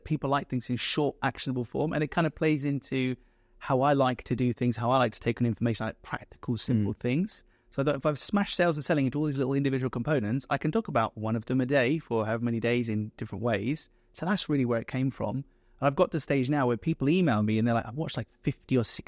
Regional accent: United Kingdom; as a Brit

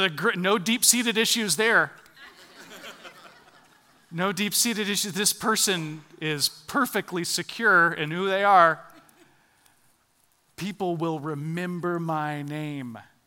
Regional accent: Atlanta, Georgia, United States; born there; And there, in the town that I was born in Atlanta, actually Atlanta

